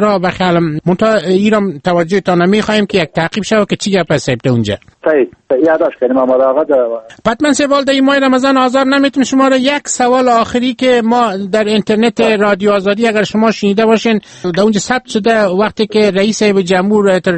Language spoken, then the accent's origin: Persian; Afghanistan; ما از افغانستان استم